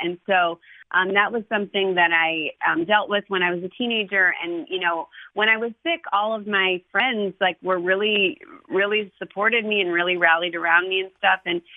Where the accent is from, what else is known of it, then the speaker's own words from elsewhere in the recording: Ohio, United States; And, you know, he's from California and I'm from Ohio.